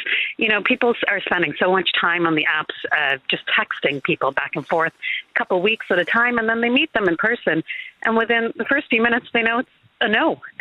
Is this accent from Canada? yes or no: yes; Canada; now in Dublin, Ireland; I'm from Canada originally.